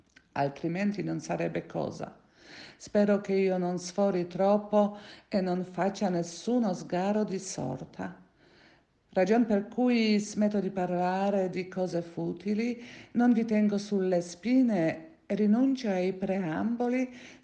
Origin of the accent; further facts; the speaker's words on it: Poland; Italian is a second language; sono polacca